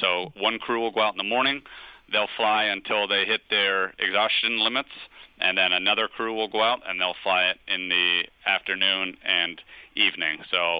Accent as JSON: {"language": "English", "region": "New England", "country": "United States", "tie": "born or raised there", "said": "I mean, I grew up in New England."}